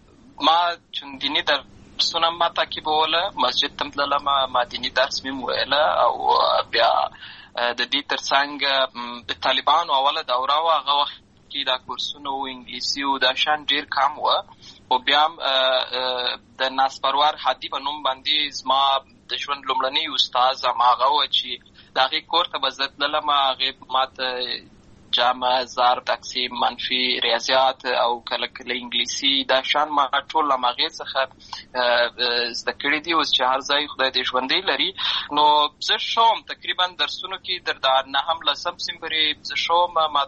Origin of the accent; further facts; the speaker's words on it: Lashkargah, Helmand, Afghanistan; زه په اصل کې د اروزګان ولایت یم، اما زه په هلمند ولایت لشکرګاه کې پیدا شوی یم، امالته لوی شوی یم، امالته مې ښوونځی لوستی دی